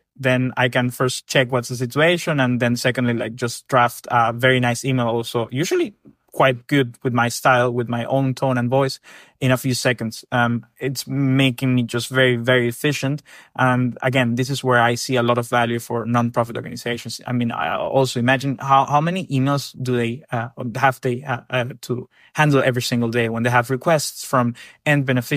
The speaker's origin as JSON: {"language": "English", "country": "Ecuador", "said": "I come from Ecuador, which is a country that does not necessarily have a lot of money."}